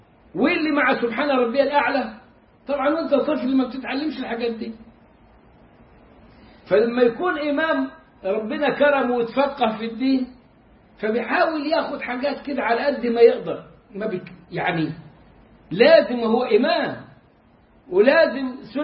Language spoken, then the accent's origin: Arabic; Egypt; accent: Egyptian; زي لهجتنا احنا كمصريين